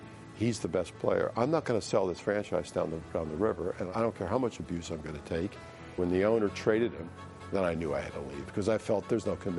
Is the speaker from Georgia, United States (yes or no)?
no; Hershey, Pennsylvania, United States; Now, I grew up in Hershey.